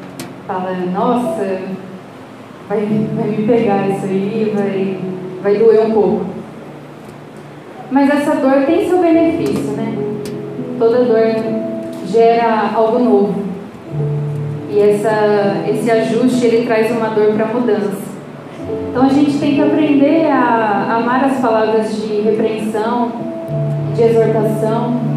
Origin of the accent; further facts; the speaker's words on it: Duartina, São Paulo, Brazil; sou de Duartina, interior de São Paulo.